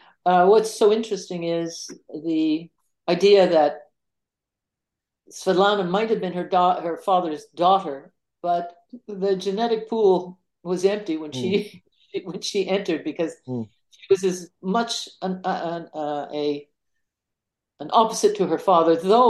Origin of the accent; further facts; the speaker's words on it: Canada; I'm a Canadian.